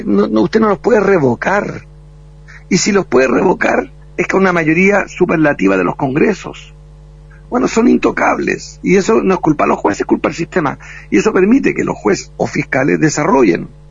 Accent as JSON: {"language": "Spanish", "country": "Chile", "said": "Por eso yo soy chileno y usted argentino."}